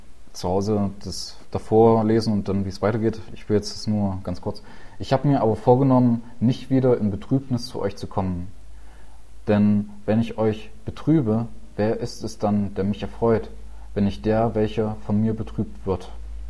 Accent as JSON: {"language": "German", "town": "Leipzig", "region": "Saxony", "country": "Germany", "said": "ich komme komme aus Leipzig, da bin ich zum Glauben gekommen."}